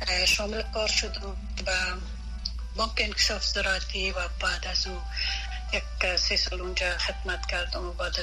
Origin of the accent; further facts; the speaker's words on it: Kabul, Afghanistan; دختر از شهر کونه کابل و در یک فامیل متوسط بزرگ شدیم. دوری ابتدایی را به مستوری خوری و لیسه را به زرغونه به اتمام رساندیم